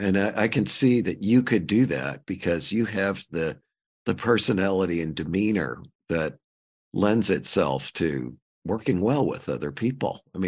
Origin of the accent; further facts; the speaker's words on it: St. Louis, Missouri, United States; You know, I grew up in St. Louis and one of my best friends, his dad was a partner for HOK and started their London office.